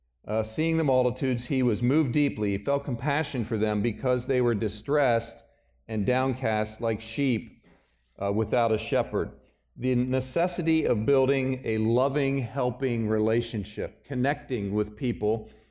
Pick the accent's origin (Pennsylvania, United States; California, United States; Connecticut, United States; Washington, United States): Pennsylvania, United States; oh, I'm from Pennsylvania too. What part of Pennsylvania? And then we talk about family history a little bit. And my family goes back in Pennsylvania, back into the 1600s.